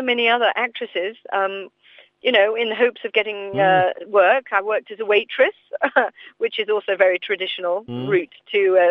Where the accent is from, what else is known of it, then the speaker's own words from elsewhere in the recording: England, United Kingdom; we're both being English, you know, we had a lot to talk about living out in LA.